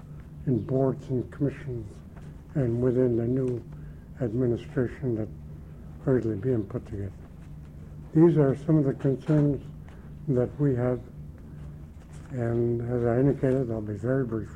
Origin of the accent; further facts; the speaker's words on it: Angoon, Alaska, United States; now in Juneau, United States; I am from Angoon. My wife and I reside here in Juneau.